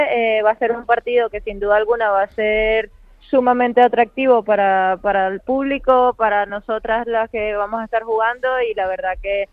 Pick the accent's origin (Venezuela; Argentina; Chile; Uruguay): Venezuela; yo nunca me voy a quejar de mi fanaticada venezolana. En mi país me apoya muchísimo